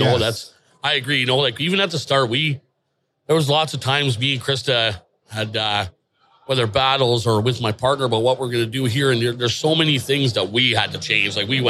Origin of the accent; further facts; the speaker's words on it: Canada; because I'm Canadian. This is my area and this is my waters.